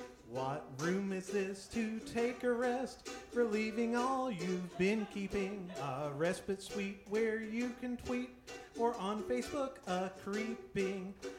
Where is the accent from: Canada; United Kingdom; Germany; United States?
United States; the South; I literally cannot. I am from the South, and I think it might be against the law for me to do that.